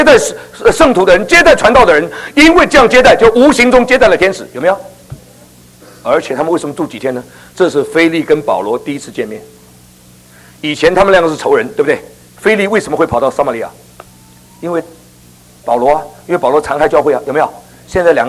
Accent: Guangdong, China; 我差点把他宰掉，因为我广东人呢。

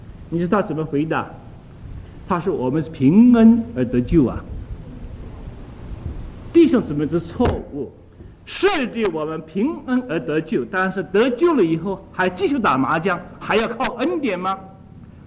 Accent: China; 这是我们中国人不好的个性，我们应当去掉

